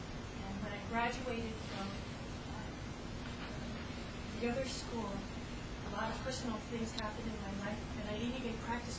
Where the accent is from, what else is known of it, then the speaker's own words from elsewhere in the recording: Hawaii, United States; now in Marin County, United States; I'm originally from Hawaii, and I just moved 7 days ago to Marin County.